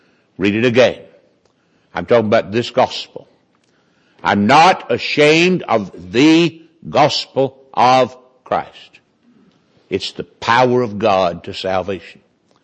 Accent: Winston-Salem, North Carolina, United States; He was an evangelist who lived in my hometown in Winston-Salem, North Carolina.

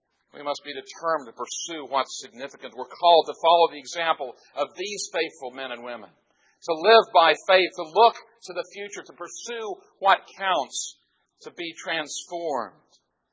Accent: Texas, United States; When Texans go out of the state, everyone knows that we're from Texas. What better place to hail from?

